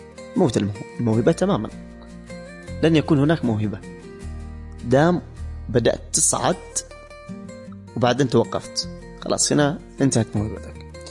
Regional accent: Yemen; شوفي، عندنا في اليمن بنتحجج دائما بالإمكانيات

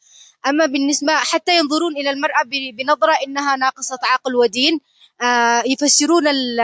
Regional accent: Yemen; نحن كمجتمع يمني

